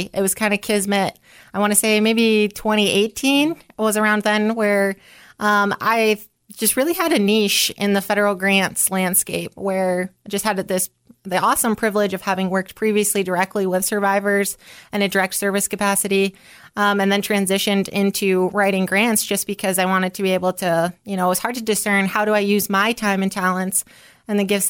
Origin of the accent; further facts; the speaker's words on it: Humboldt, South Dakota, United States; I'm born and raised in Humboldt and the South Dakota girl